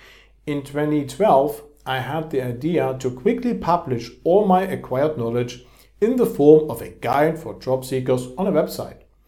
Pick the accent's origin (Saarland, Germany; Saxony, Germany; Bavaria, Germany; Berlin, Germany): Saxony, Germany; Dresden; moved away as an adult; now in London, United Kingdom; Before moving to London, I had studied psychology at the Technical University Dresden in my hometown in Germany